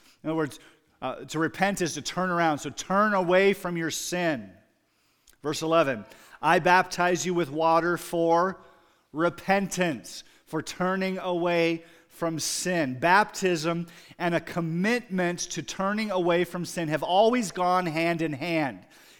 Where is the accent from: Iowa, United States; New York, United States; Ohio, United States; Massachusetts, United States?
Iowa, United States; Pella; my parents grew up in the Christian Reformed Church, which I grew up in Pella. In Pella, there are 5 Christian Reformed churches and 5 Reformed churches.